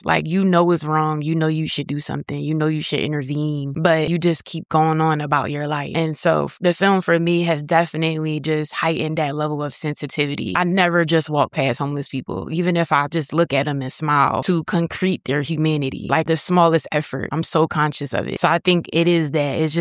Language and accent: English; Philadelphia, Pennsylvania, United States; I'm from Philly, so I'm from like a city.